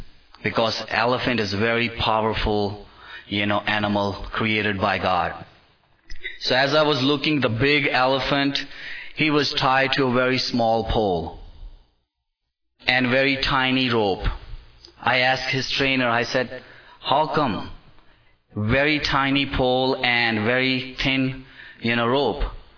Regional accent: United States; So I said, that's why I'm American.

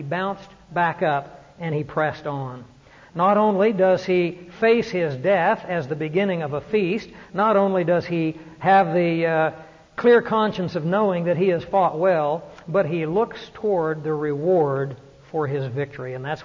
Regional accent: Kansas, United States; born there; See, I was born in Kansas, but I became Southern by the grace of God.

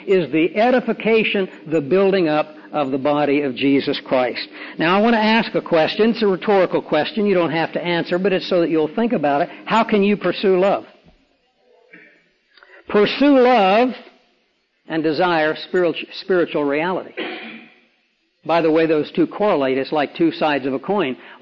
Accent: Australia; I said, now, I'm from Australia and here I am in China.

